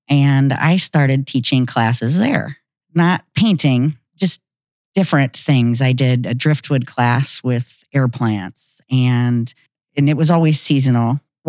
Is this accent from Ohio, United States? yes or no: yes; Ohio, United States; now in Pine Island, United States; I am from Northeast Ohio. I am a transplant, like most are, up on Lake Erie.